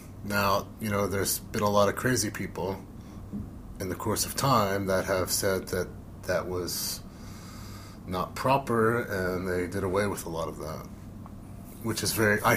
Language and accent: English; Philadelphia, Pennsylvania, United States; growing up in Philadelphia, our history classes focused on first American history, and being that I lived in Philadelphia, we did class trips to all the historic sites in Philadelphia